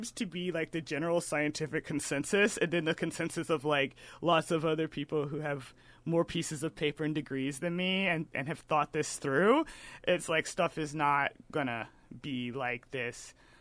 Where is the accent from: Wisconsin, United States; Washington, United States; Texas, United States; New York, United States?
Texas, United States; And so it's like a joke when you meet somebody else from Texas. It's like, oh, where are you from in Texas?